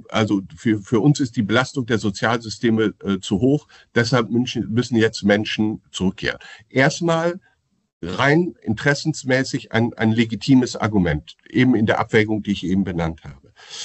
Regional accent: Münster, North Rhine-Westphalia, Germany; Meine Heimatstadt Münster

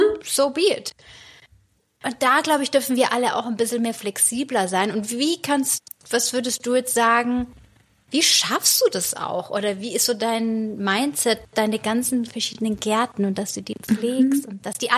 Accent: Germany; ich rede jetzt mal von mir als Deutsche

